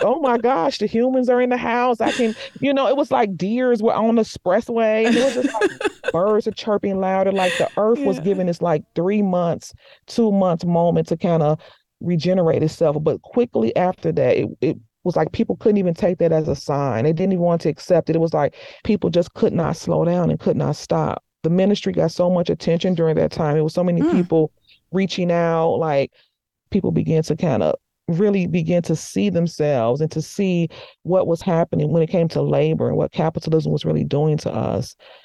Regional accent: United States; I lived in Morocco for a year when I was in my 20s. And me as an American walking over there

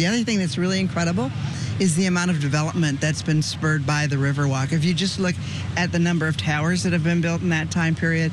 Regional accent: Chicago, Illinois, United States; I am a Chicagoan.

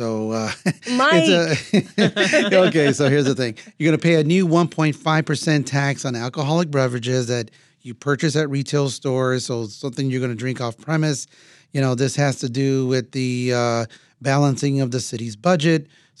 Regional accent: East Chicago, Indiana, United States; I know growing up in East Chicago, Indiana, we had a Pulaski Post.

